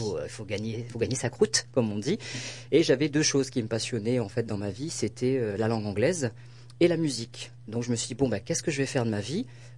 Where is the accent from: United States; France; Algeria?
France; Réunion; first language Réunion Creole; je parle créole réunionnais, je suis français et je parle anglais.